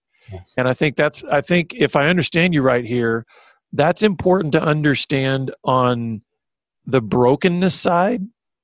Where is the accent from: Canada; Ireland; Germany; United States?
Ireland; David, you're Scottish, I'm Irish. Man, we are totally different.